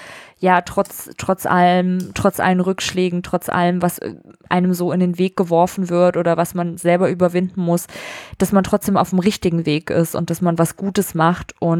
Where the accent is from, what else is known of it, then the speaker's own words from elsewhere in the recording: Vellmar, Hesse, Germany; in Vellmar stattgefunden hat, wo ich herkomme, aus der Nähe von Kassel.